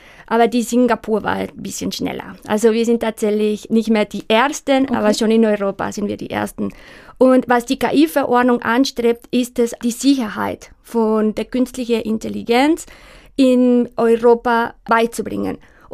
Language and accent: German; Mexico; moved away as an adult; now in Germany; Ich komme ursprünglich aus Mexiko. Und dann nach meinem Abi bin ich dann nach Deutschland gekommen zum Studieren. Und nach fast 18, 20 Jahren bin ich einfach hier geblieben.